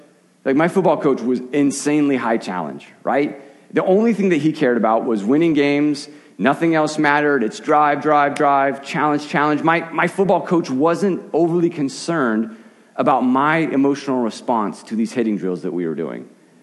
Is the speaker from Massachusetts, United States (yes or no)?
no; Arizona, United States; growing up in Arizona, I grew up basically, the town I lived in was right on the Continental Divide.